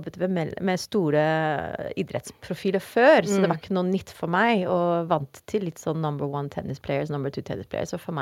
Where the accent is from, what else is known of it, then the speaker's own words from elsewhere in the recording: Madrid, Community of Madrid, Spain; also born or lived in London / Netherlands; Men vi flyttet fra Madrid, så hadde jeg barnehage i London, og så hadde jeg grunnskole i Nederland.